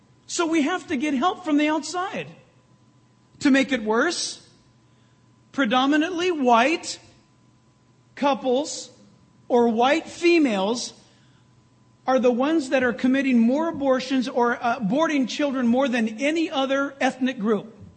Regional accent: California, United States; Look, I'm from California, which is quickly becoming northern Mexico.

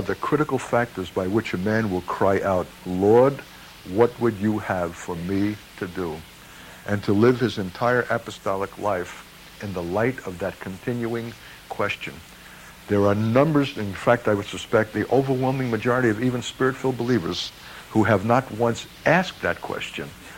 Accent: New York, United States; I'm a New Yorker, Frank.

